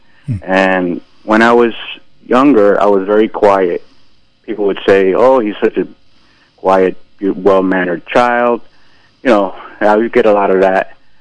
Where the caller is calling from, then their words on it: Brooklyn, New York, United States; from Brooklyn.